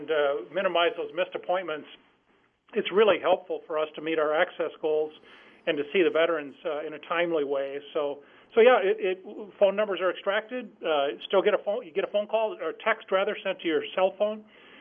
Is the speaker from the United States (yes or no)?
yes; Mankato, Minnesota, United States; Mankato is my hometown, and Lyle Pearson was very well known in Mankato.